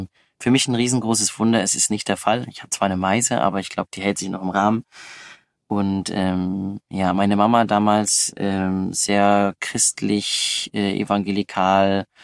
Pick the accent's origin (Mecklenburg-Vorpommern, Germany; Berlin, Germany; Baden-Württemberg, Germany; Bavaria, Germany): Mecklenburg-Vorpommern, Germany; born there; Ich bin geboren in Mecklenburg-Vorpommern, für mich immer noch eins der schönsten Bundesländer